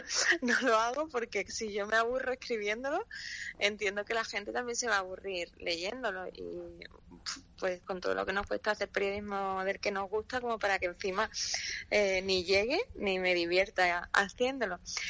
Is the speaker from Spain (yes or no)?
yes; Andalusia, Spain; Siendo europeos, en mi caso andaluza, y en mi caso andaluza.